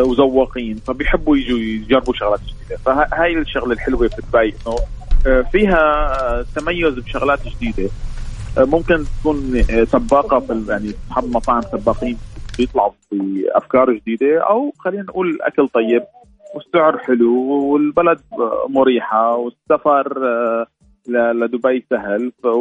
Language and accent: Arabic; Aleppo, Aleppo Governorate, Syria; احنا اصلا سوريا من حلب بس الاسم تركي صراحه